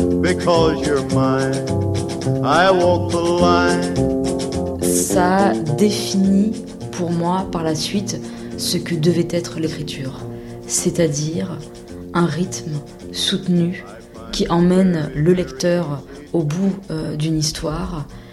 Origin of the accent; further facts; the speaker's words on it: Clermont-Ferrand, Auvergne-Rhône-Alpes, France; Et c'est une chanson qui appartient à un lieu qui est chez moi, à Clermont-Ferrand.